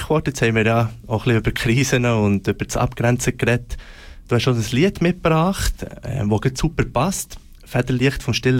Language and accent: German; Switzerland